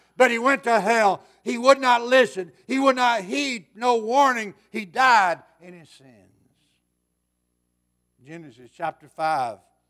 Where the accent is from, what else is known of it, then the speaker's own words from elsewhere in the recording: the South, United States; And I'm from the South, and that terminology is known as Jesus is the guilt, get rid of her.